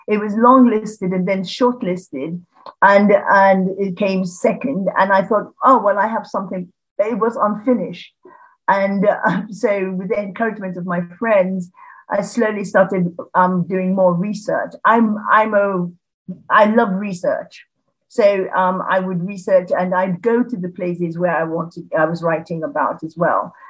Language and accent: English; Sierra Leone; also born or lived in England; I was born in England and then went home to Sierra Leone in West Africa with my parents when I was about four. And of course, I was born quite a few years ago.